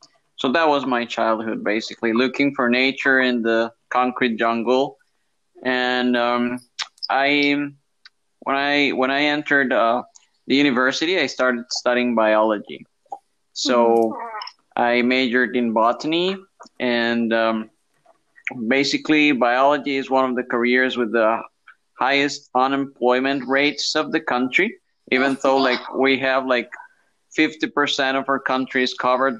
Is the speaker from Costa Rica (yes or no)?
yes; San Jose, San José, Costa Rica; I was born and raised here, so all my life I've lived here. And since I was a kid, I was been very, very close to nature, even though I live in the largest city of Costa Rica, which is San Jose.